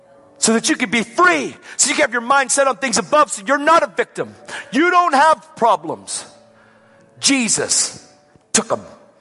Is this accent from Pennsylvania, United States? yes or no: yes; Pennsylvania, United States; I said, I'm from Pennsylvania.